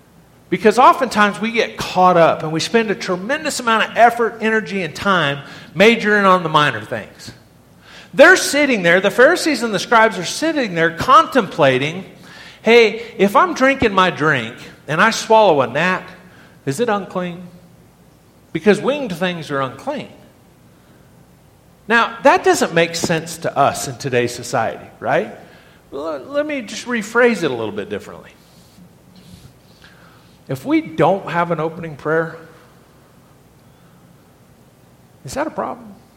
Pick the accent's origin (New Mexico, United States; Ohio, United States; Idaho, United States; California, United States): New Mexico, United States; years ago, I grew up in New Mexico, back when UNM basketball program was good.